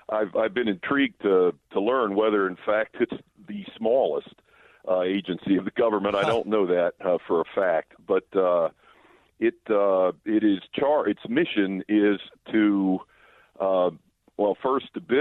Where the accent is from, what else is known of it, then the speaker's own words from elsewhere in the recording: Pennsylvania, United States; I grew up in the southeastern part of Pennsylvania, very close to places like Valley Forge and Gettysburg and of course, Philadelphia, where so many Revolutionary War sites are.